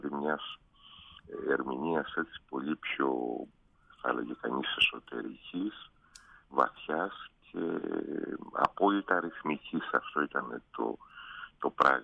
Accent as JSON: {"language": "Greek", "region": "Crete", "country": "Greece", "said": "του είπα ότι είμαι από την Κρήτη"}